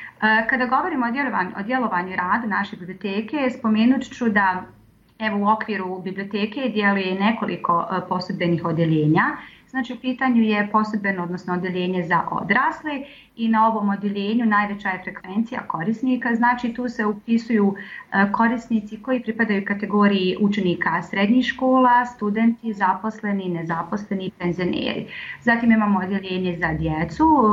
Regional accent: Tuzla, Tuzla Canton, Bosnia & Herzegovina; Tuzla je moj rodni grad i grad u kojem se najljepše osjećam. Rođena sam 1982. godine u Tuzli. U Tuzli sam završila osnovnu školu, srednju školu, gimnazija Meša Selimović, te filozofski fakultet Univerziteta u Tuzli, odsjek za engleski jezik i književnost.

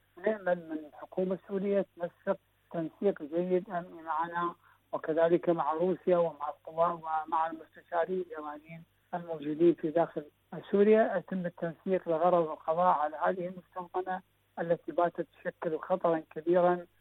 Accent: Iraq

